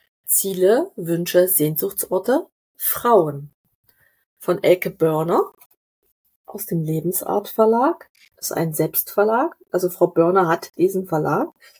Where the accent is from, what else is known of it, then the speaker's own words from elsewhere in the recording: Ukraine; now in Dresden, Germany; Ich stamme aus der Ukraine